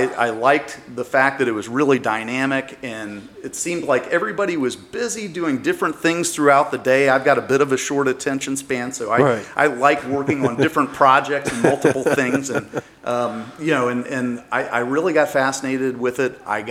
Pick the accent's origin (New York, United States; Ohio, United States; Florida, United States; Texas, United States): Ohio, United States; Cincinnati; now in Dayton, United States; Actually, my career brought me to Dayton, but I grew up primarily in Cincinnati.